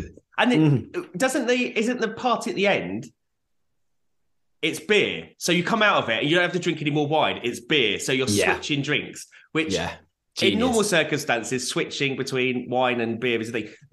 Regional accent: Brighton, South East England, United Kingdom; No. Fucking original Brighton, the one that this Brighton was named after. That's the one I'm from.

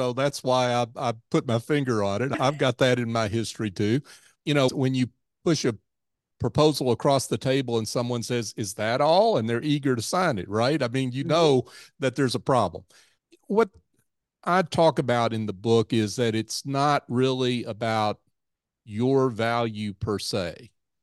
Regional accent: Tennessee, United States; I grew up in Tennessee. We're the ones that got Texas started.

